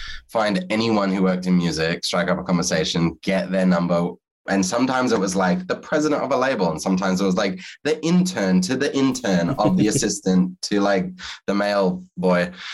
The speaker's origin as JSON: {"language": "English", "country": "Australia", "also_born_or_lived": "Los Angeles", "lives_now": "United States", "said": "because I'm Australian living in America, I couldn't have another job."}